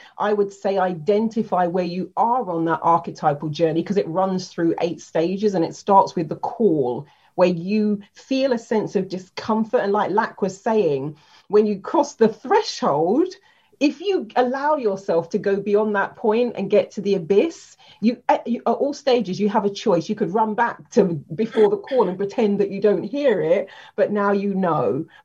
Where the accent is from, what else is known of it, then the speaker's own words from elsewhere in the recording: London, United Kingdom; I'm from South London.